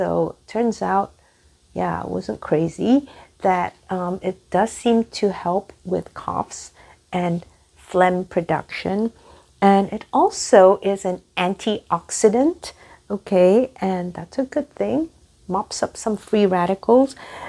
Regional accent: Singapore; growing up in Singapore

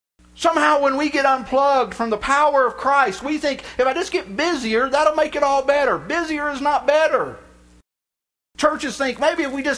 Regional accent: Texas, United States; I grew up in Texas. That's Texas, too, everywhere.

